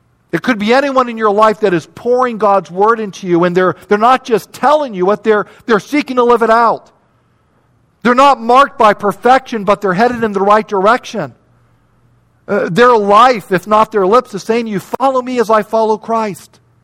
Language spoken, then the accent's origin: English; Chicago, Illinois, United States; I grew up in Chicago.